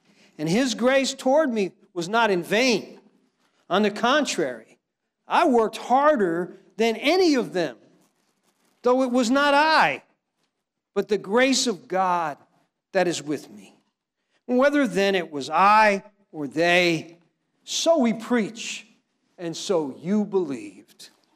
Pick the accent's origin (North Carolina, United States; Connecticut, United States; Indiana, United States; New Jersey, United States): New Jersey, United States; Newark; You know, I come from Newark, New Jersey, originally